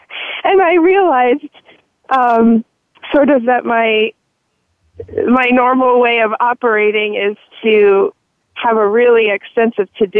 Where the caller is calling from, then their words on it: Virginia, United States; Hi, I'm calling from Virginia.